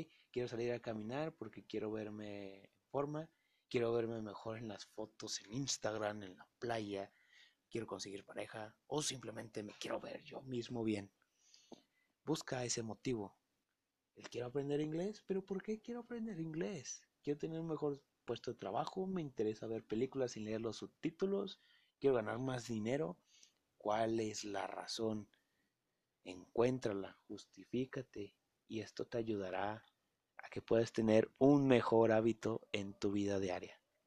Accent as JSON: {"language": "Spanish", "region": "Jalisco", "country": "Mexico", "said": "de parte de México, de Jalisco, de donde soy yo"}